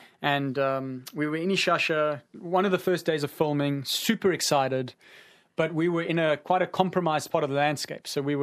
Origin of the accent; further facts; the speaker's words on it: South Africa; Like myself, I'm a South African. I'm certainly not a Ugandan.